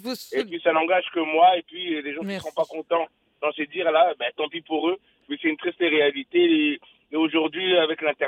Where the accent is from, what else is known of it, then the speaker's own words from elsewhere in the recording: DR Congo; qui ont fait plus de 23 ans chez nous en RDC